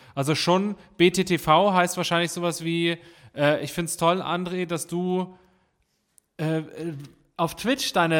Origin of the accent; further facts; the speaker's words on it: Dresden, Saxony, Germany; Ja, aber was hast du denn gedacht? Ich komme aus Dresden.